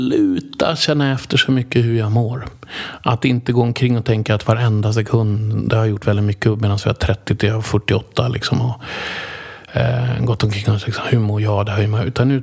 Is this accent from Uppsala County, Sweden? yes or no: no; Sollentuna, Stockholm County, Sweden; jag är uppväxt i Sollentuna.